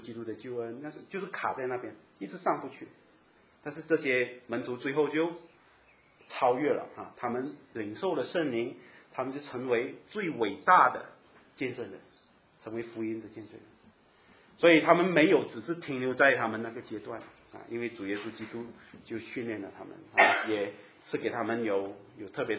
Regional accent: Malaysia; 我们是马来西亚人，没什么文化啊。我记得我去到加拿大，我第一次接触很多国内的人啊

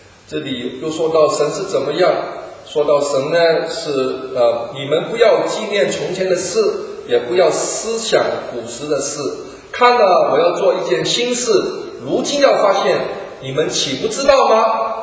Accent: Guangdong, China; 我们广东人南方人叫做阎罗皇啊

